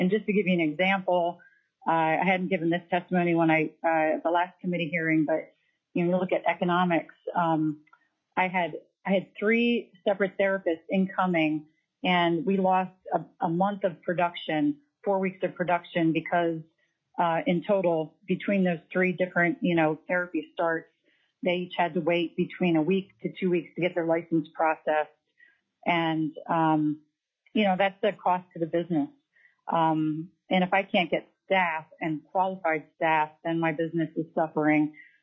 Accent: Ketchikan, Alaska, United States; I'm from Ketchikan, Alaska. I am a physical therapist, PT practice owner, and I've lived in Ketchikan since 1995.

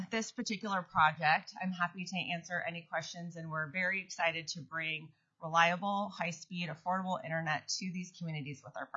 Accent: Anchorage, Alaska, United States; I'm a lifelong Alaskan, born and raised in Anchorage.

